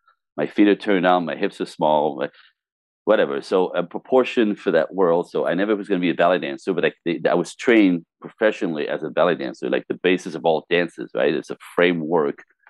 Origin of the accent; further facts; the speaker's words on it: Canada; I mean, seriously, I'm Canadian, right?